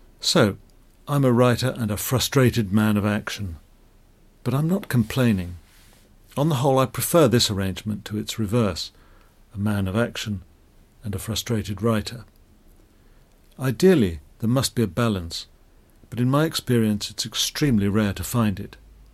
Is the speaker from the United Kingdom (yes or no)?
yes; South East England, United Kingdom; I was brought up in Kent, in a house with a big garden where we kept chickens, a dog, a tortoise, a pond full of goldfish, and several cats.